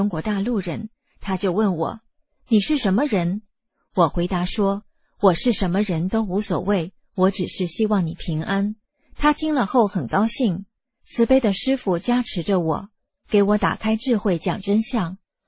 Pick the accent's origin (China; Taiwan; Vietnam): Vietnam; Chinese is a second language; now in Hong Kong; 我们姐妹俩都是土生土长的越南人，虽然我们的粤语和普通话都说得不太好，但是我们坚持在香港